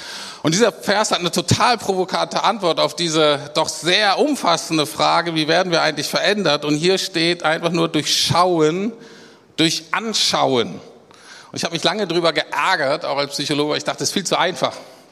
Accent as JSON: {"language": "German", "region": "Bremen", "country": "Germany", "tie": "born or raised there", "said": "wie ich aufgewachsen bin als guter Norddeutscher, ich bin Bremer und nicht so wie in Berlin, ne, wo man, in Bremen sind fast alle Werder-Fans."}